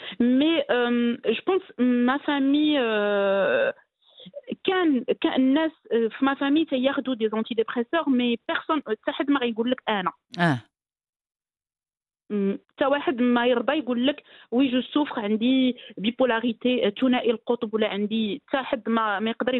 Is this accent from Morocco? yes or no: yes; Khemisset, Rabat-Salé-Kénitra, Morocco; moved away as an adult; normalement, j'ai eu mon bac Akhmisset. C'est une petite ville. J'ai quitté Khmisset, je suis partie à Casablanca pour mes études et tout.